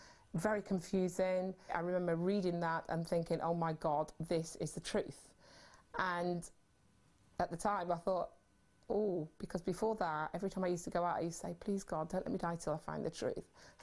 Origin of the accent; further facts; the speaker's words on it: Derby, East Midlands, United Kingdom; I've been in Derby all my life. I'm the only one of my family who's moved out of Derby, and that was my saving grace, because from Derby to Nottingham, and I always say I was born in Nottingham because that's where I became Muslim.